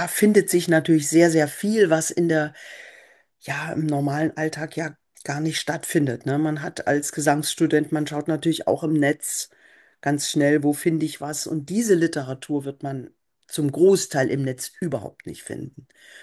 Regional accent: Leipzig, Saxony, Germany; Ich komme ja auch aus Leipzig

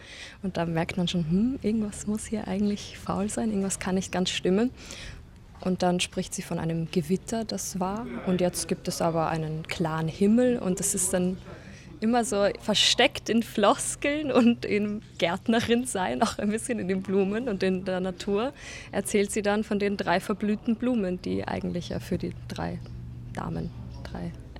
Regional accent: Vienna, Austria; ich komme aus Wien, ich bin 21 und ich studiere gerade im Bachelor in Wien an der Musikuni, Konzertfach Gesang

